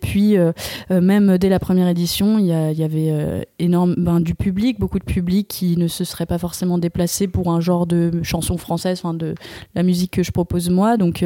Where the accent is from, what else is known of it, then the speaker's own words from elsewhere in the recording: Tarare, Auvergne-Rhône-Alpes, France; Et donc j'ai commencé à Tarare, là où j'ai grandi.